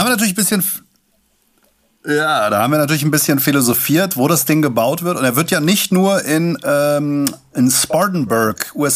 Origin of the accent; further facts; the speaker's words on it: Langen, Hesse, Germany; in meiner Heimatstadt Langen.